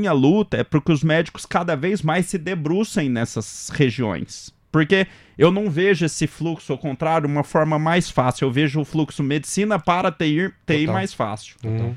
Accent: Mato Grosso, Brazil; Eu sou mato-grossense, né? Quase, praticamente.

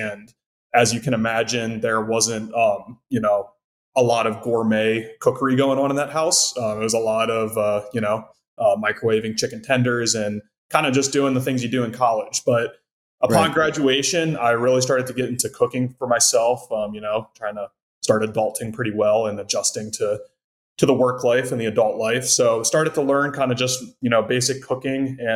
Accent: Maryland, United States; And I grew up in Maryland originally.

